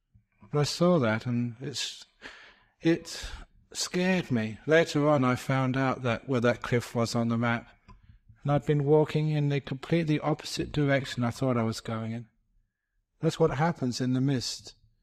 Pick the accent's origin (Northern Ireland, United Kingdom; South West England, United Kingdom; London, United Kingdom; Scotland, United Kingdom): London, United Kingdom; I often say I was actually grew up in the bush. Shepherd's Bush. The suburb of London, it's still the bush, we used to call it.